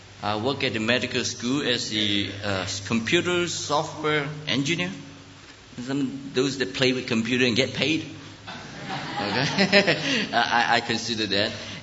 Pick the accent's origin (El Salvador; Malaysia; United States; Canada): Malaysia; born there; English is a second language; I was born in Malaysia. My dad ran away from China, communist China, when they took over, and he just got in time on a big boat and got to Malaysia.